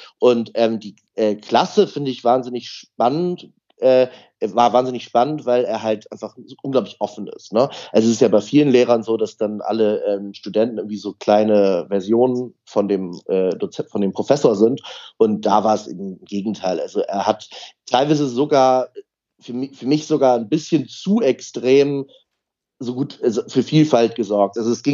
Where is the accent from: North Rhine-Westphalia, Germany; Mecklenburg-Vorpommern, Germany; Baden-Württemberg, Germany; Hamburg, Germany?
Hamburg, Germany; ich bin ja aus Hamburg